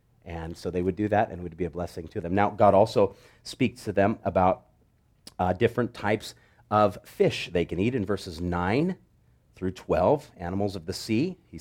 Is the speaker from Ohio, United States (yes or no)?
no; Hawaii, United States; I grew up in Hawaii, but my parents never really got into seafood that much.